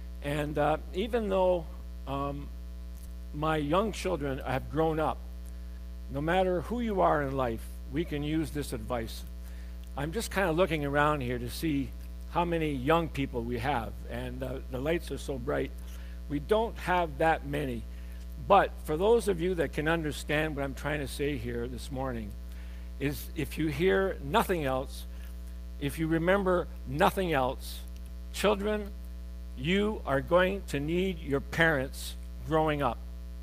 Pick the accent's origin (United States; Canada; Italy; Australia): Canada; Quebec; born there; I'm French-Canadian. I was born in Quebec.